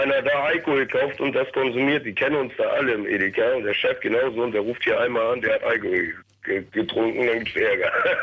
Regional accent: Hamburg, Germany; So, und wir als deutsche Mitbürger, als Hamburger Jungs, sag ich mal, wir gehen da rein

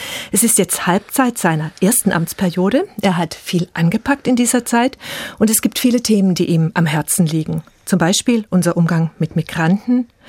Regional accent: Baden-Württemberg, Germany; Ich komme aus dem Schwäbischen, da gibt es einen Bischof, einen Landesbischof.

